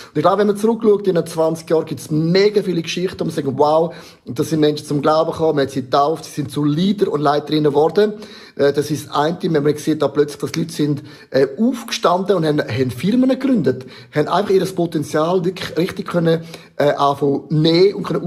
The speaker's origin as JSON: {"language": "German", "region": "St. Gallen", "country": "Switzerland", "said": "Ich komme ja aus dem Rheintal. Ich liebe die Stadt St. Gallen. Ich muss wissen, als Kind hat mir meine Mami FC St. Gallen weiss-grün Schal gelismet."}